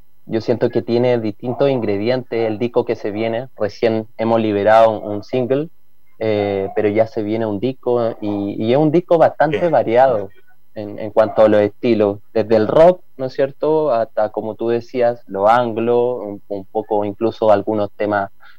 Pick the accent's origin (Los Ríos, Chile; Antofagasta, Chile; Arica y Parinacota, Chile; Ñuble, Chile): Arica y Parinacota, Chile; Arica; Bueno, yo soy de Arica, pero viajé varias veces a Santiago